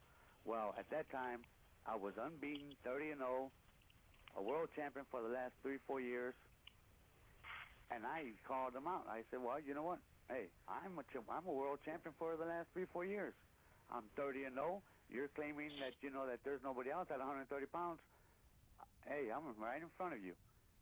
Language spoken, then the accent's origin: English; Los Angeles, California, United States; Of course, I was from South Central LA, and he was from East LA.